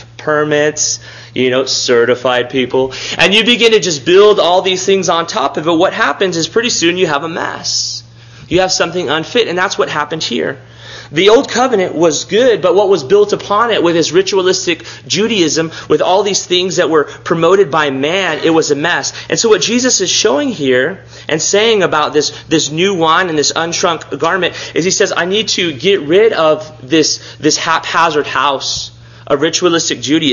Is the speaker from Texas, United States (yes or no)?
yes; Robstown, Texas, United States; I'm growing up in South Texas in the town of Robstown.